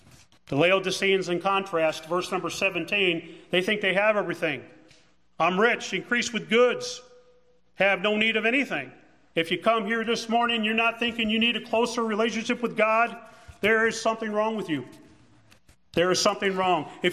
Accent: United States; Hey, I'm a Christian first. I'm an American second.

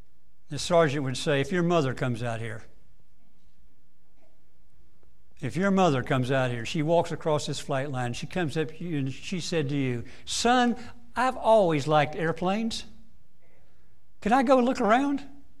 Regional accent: Fort Myers, Florida, United States; Cheryl and I grew up in Fort Myers, Florida. Fort Myers, Florida is on the Gulf Coast.

